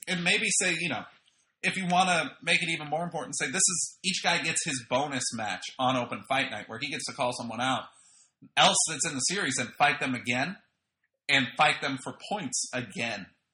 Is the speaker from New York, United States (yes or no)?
yes; Brooklyn, New York, United States; accent: Brooklyn; Because that is also my Brooklyn accent, apparently.